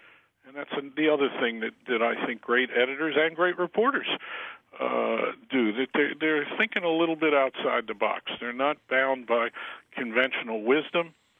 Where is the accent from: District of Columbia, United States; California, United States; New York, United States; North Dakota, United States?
District of Columbia, United States; Washington; born there; When I was born in Washington, it was still a Jim Crow town. I went to segregated public schools in the capital of the United States